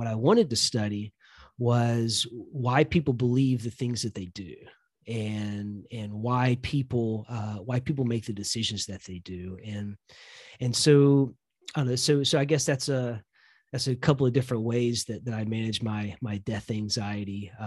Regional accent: the South, United States; I grew up religious. And so I grew up religious in the South.

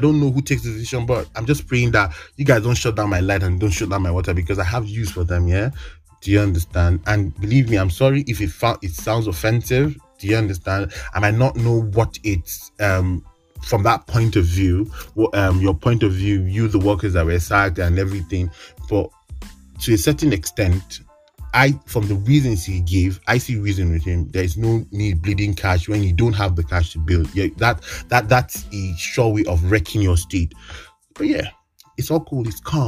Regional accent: Kaduna State, Nigeria; I'm from Kaduna State, if you don't know. So Governor Erufai is our governor.

